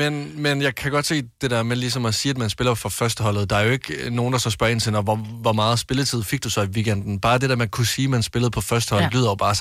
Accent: Varde, Region of Southern Denmark, Denmark; hjemme i Varde

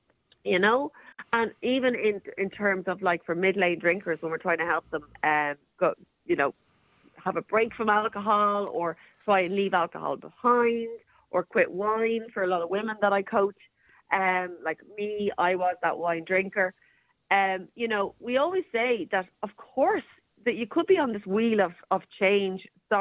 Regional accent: Ireland; I'm an Irish person. Of course I drink.

